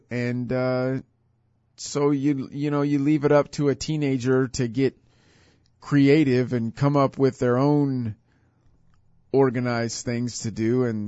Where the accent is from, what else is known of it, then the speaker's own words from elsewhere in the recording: Hutchinson, Kansas, United States; Here in my hometown of Hutchinson, Kansas, you hear some, it's not like an epidemic